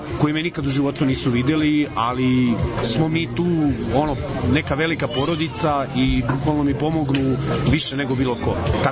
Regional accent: Nova Varoš, Šumadija and Western Serbia, Serbia; Ja sam iz Nove Varoši, koja je 250 km udaljena od Beograda

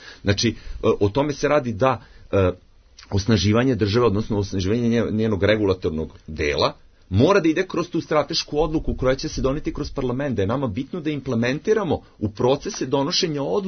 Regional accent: Subotica, Vojvodina, Serbia; Znači, ja sam iz Subotice, živim nekoliko 2-3 km od deponije

